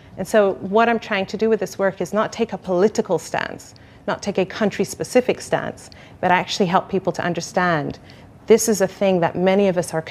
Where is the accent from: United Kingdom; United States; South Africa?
United Kingdom; Wales; accent: Welsh; I grew up in Wales. I was born in Wales, and I had a Welsh accent in the beginning of my life. thankfully, it's gone now. But I grew up as a Black Muslim girl in a predominantly white space